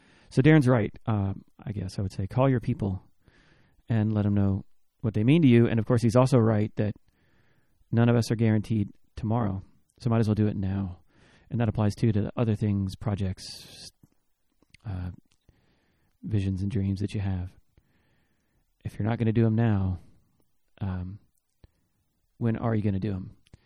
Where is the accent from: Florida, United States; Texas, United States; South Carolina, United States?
Texas, United States; Arlington; now in Austin, United States; I grew up in Arlington, Texas, Dallas-Fort Worth, 817 area code. And I live in Austin now, 512.